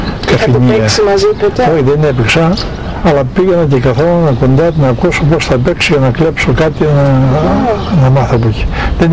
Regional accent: Eastern Macedonia and Thrace, Greece; αν και είμαι θρακιώτης, μ' αρέσουν

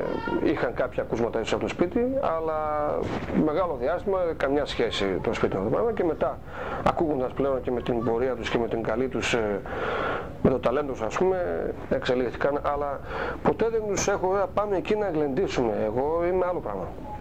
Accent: Eastern Macedonia and Thrace, Greece; born there; Η θρακιώτης πόντιος, όπως πώς θα το πούμε τώρα. Πρώτα τι είμαι, ας πούμε, γεννήθηκα στη Θράκη.

